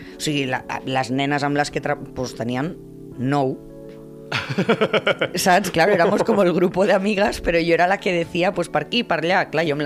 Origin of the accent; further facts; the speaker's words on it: Torredembarra, Catalonia, Spain; jo soc de Torredembarra, de tota la vida, i clar, Torredembarra, un poble molt petit